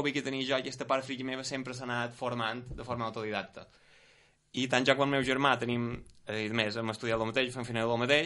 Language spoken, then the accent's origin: Catalan; Sant Llorenç des Cardassar, Balearic Islands, Spain; xerrant entre que som de Sant Llorenç